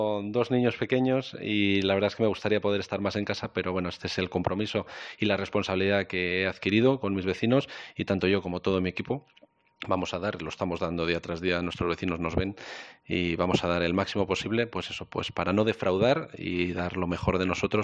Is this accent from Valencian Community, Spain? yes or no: no; Matalpino, Community of Madrid, Spain; also born or lived in Cerceda; nací en La Paz, como toda la mayoría de los niños de mi generación, pero mis padres pues vivían en Matalpino, mis primeros años viví en Matalpino, luego nos trasladamos a Cerceda y desde entonces. Así que del pueblo nacido, crecido y vivido.